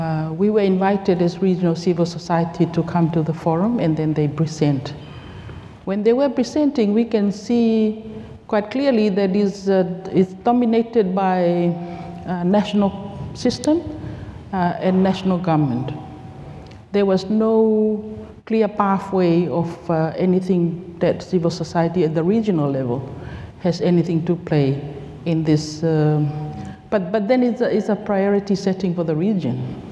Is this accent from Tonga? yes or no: yes; Tonga; moved away as an adult; now in Fiji; I'm from Tonga. I moved to work in Fiji in 2018 because my two children were getting time to go to USP.